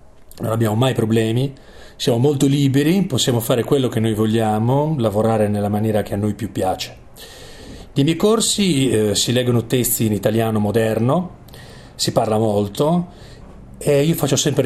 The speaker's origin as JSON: {"language": "Italian", "town": "Sassari", "region": "Sardinia", "country": "Italy", "tie": "born there", "said": "sono nato a Sassari in Sardegna il 26 novembre del 1978. Sempre in Sardegna mi sono laureato in lingue e letterature straniere nel 2004"}